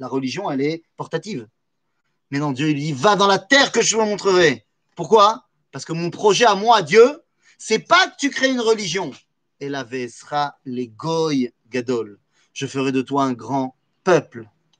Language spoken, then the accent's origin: French; France; J'ai grandi en France et j'ai kiffé ma vie en France.